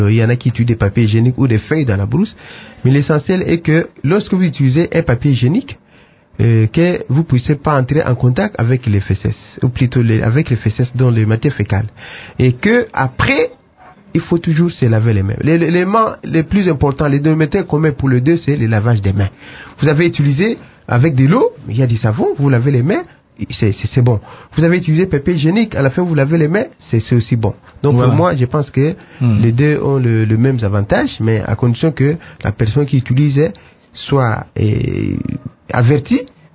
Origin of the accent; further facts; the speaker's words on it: DR Congo; Quand on dit une famille chez nous en Afrique ou en RDC, c'est au moins 5 à 6 personnes, hein, la moyenne.